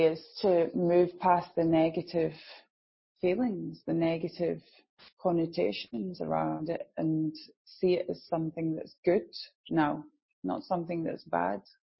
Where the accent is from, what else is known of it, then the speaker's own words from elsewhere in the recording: Glasgow, Scotland, United Kingdom; because my mother was a Catholic and my father is Protestant. So, and I grew up in Glasgow.